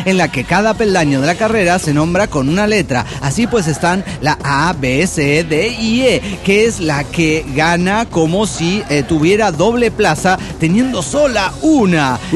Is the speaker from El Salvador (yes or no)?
yes; El Salvador; moved away; Yo vine desde El Salvador, crucé frontera